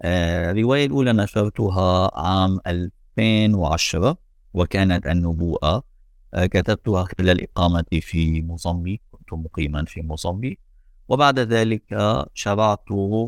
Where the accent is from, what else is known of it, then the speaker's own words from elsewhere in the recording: Lebanon; now in South Sudan; أولا أنا لبناني، ولكن أنت لا تحاورني من لبنان، أنت تحاورني من جنوب السودان هذه اللحظة.